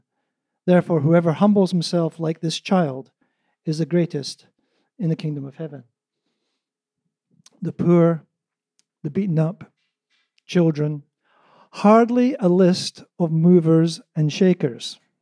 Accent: Canada; now in Antalya, Turkey; Living in Antalya doesn't mean I stop being Canadian or British. Now, thankfully, those two loyalties, Canada and Britain, have never clashed, at least not yet.

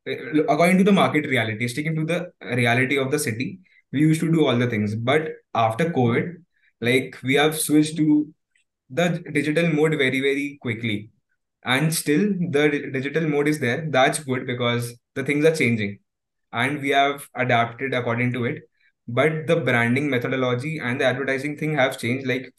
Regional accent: Agra, Uttar Pradesh, India; was to shift again to Agra because I'm doing BCom. So my parents wanted me to just do BCom from my hometown only

